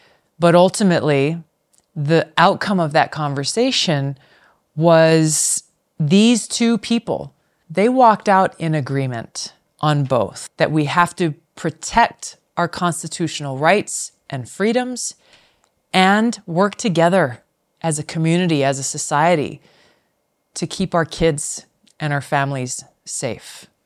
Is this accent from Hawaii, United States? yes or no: yes; Hawaii, United States; I grew up in Hawaii, in a state that still has very restrictive gun laws. So I didn't have much exposure to firearms growing up.